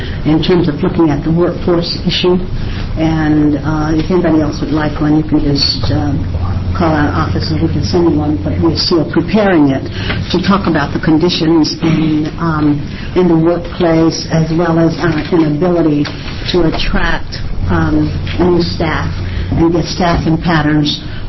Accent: Topeka, Kansas, United States; the states that have always had the reputation of being the leader in mental health treatment was my home state in Topeka, Kansas.

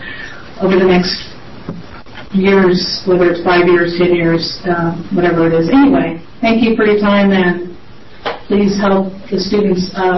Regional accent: Oregon, United States; I live in Bend. I'm a born and raised in Oregon

